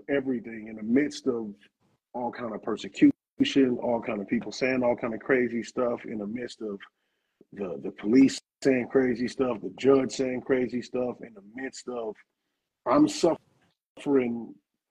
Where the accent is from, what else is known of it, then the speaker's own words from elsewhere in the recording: Riverside, California, United States; I come from Riverside, California. We have a 99.9% conviction rate, right?